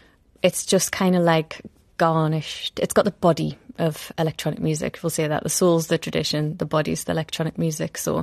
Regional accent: North East England, United Kingdom; accent: Geordie; It's how and where I grew up. And it's like, it's so rich, full of stories and traditions. And also the Geordie accent, you don't really hear it represented so much.

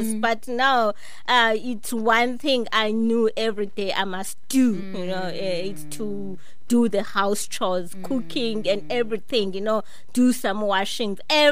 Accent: Eastern Cape, South Africa; Growing up in the Eastern Cape back then, you know, in the rural areas, there was nothing, you know.

